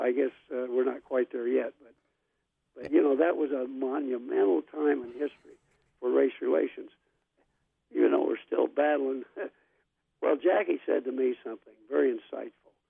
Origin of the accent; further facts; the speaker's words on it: Anderson, Indiana, United States; there was a section of my hometown of Anderson, Indiana, called Hazelwood.